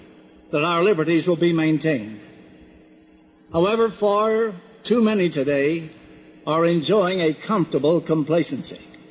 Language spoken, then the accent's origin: English; United States; I appreciate more than I can say this opportunity to speak to you frankly as an American, one who prizes his citizenship in this blessed land.